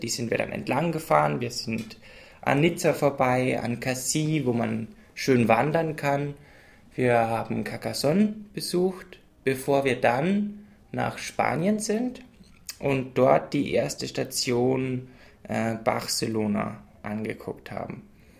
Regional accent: Regensburg, Bavaria, Germany; ich komme aus Regensburg. Das liegt in Bayern, also im Süden Deutschlands.

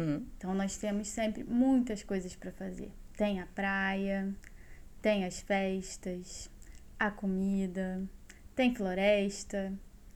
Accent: Rio de Janeiro, Brazil; Sim, sou carioca.

